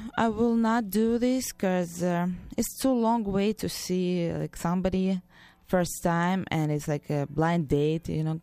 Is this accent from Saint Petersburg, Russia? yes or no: yes; Saint Petersburg, Russia; English is a second language; They came to St. Petersburg to see me because I'm originally from St. Petersburg.